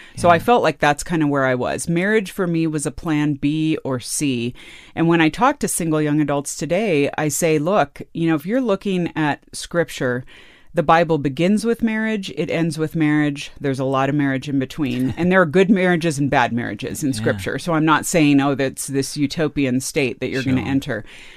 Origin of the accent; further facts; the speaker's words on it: California, United States; And I grew up in California, which a lot of people think of as, oh, you know, just everyone's crazy.